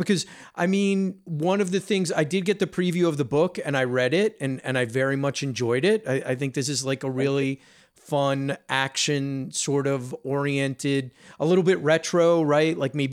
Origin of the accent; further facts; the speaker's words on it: United States; And I was just being an American and going through everything that our country has gone through